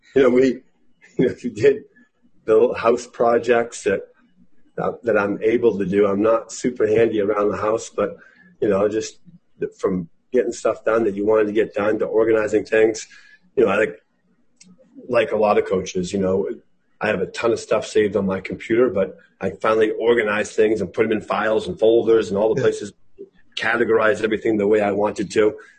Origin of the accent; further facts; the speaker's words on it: Farmington, Maine, United States; I grew up in Farmington.